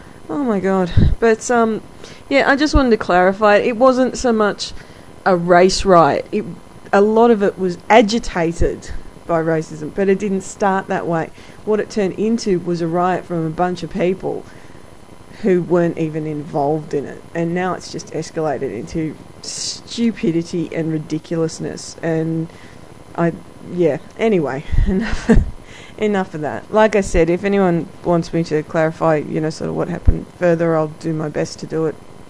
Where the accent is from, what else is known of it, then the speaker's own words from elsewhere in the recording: Melbourne, Victoria, Australia; I'm not from Sydney, I'm from Melbourne, which is the sister city further down south.